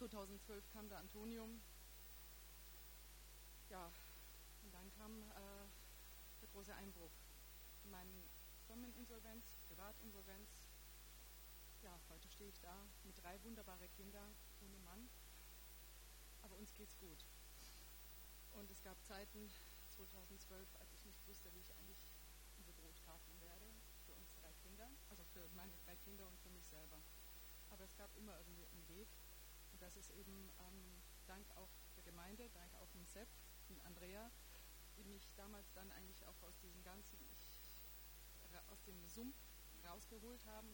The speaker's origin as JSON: {"language": "German", "country": "Bosnia & Herzegovina", "said": "Eigentlich nicht nur aus Kroatien, ich komme aus Bosnien."}